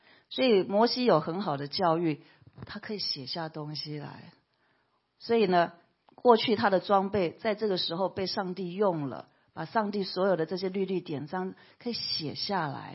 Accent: Taiwan; accent: Taiwanese; 我们台湾话讲就抓哈

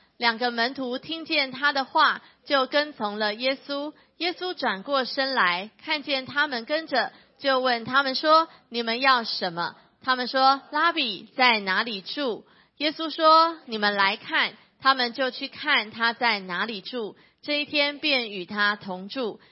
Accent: Miaoli, Miaoli County, Taiwan; 我记得我成长的教会，苗栗长老教会这间教会大概在我大学的时候我其实大学才信主，虽然从小在教会长大，大学才真的信耶稣。

